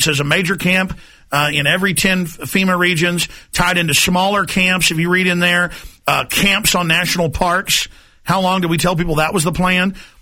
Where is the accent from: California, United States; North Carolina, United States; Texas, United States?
Texas, United States; Dallas; I grew up in Dallas listening to that when I was a teenager.